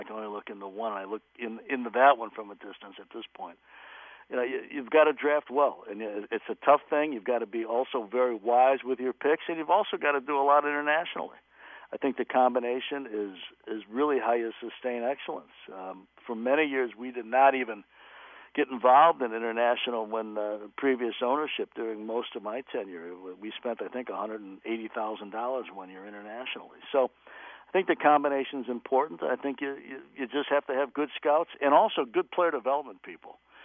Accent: Chicago, Illinois, United States; I mean, I grew up in Chicago. My first 13 years I spent with my hometown team, the Cubs.

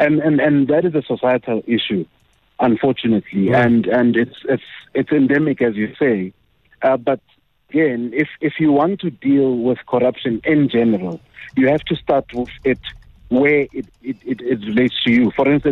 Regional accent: Mpumalanga, South Africa; I come from Mpumalanga, and I know of a few stories from Mpumalanga

